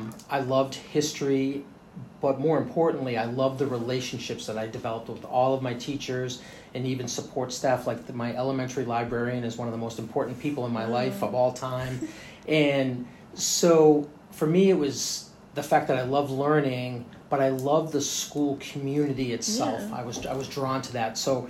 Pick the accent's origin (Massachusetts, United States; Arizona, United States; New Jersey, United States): Massachusetts, United States; I grew up in Eastern Mass, a little north of Boston. My family's originally from Boston, so it's a real classic Bostonian type upbringing.